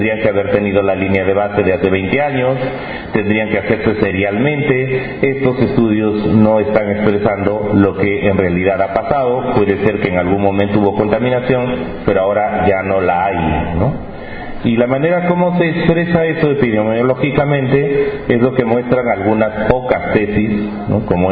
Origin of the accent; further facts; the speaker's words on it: Cajamarca, Peru; Yo vengo de los Andes, del norte de Perú, de Cajamarca